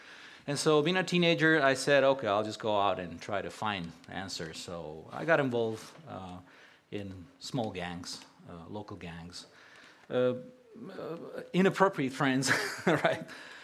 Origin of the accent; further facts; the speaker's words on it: Romania; born there; English is a second language; So yes, I was born in Romania. And the fun part of today is that I'm going to preach in my third language.